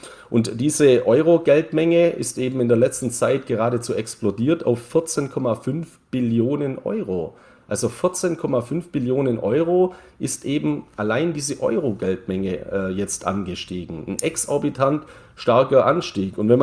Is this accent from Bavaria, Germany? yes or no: yes; Neu-Ulm, Bavaria, Germany; Also ich komme aus Neu-Ulm